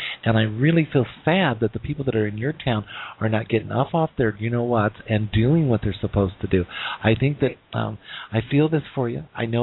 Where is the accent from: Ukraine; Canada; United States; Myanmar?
United States; Wyoming; I was born and raised in Wyoming, which is a state of the 50